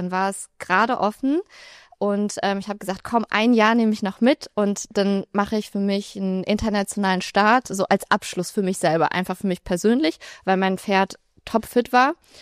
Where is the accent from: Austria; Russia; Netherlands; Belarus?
Russia; reite ich auch für Russland, musste bei der FN eine Gastlizenz anmelden, quasi die Erlaubnis von meinem Heimatland und kann international und national für Russland starten.